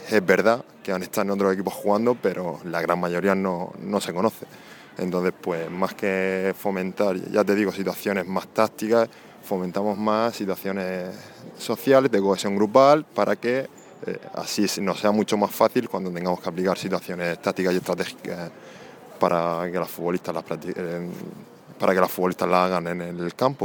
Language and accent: Spanish; Ceutí, Region of Murcia, Spain; porque yo soy de Ceutí y allí jugaba un equipo de fútbol femenino